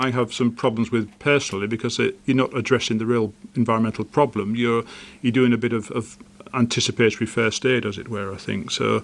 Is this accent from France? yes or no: no; England, United Kingdom; I'm an Englishman